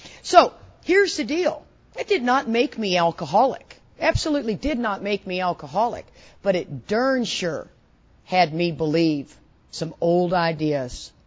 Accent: Houston, Texas, United States; And then we all get into outside issues because we're growing up in Houston and we're all drinking lots of Boone's Farm apple wine, right?

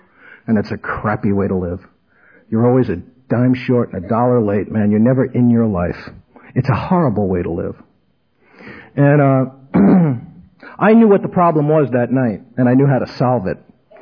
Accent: Bronx, New York, United States; So I was growing up in the Bronx, and I entered psychotherapy at a very young age

